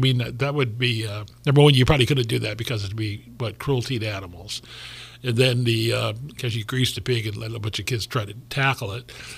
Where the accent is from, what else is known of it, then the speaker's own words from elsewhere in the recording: Guerneville, California, United States; And I was raised in Guerneville, and the Vets Hall, in the old days when I was a kid, that was used pretty much for, civic, gatherings, this kind of thing.